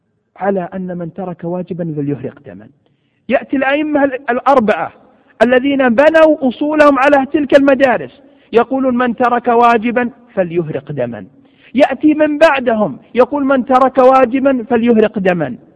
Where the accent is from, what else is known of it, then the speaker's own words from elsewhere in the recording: Saudi Arabia; حينما اشتهر عندنا في المملكة العربية السعودية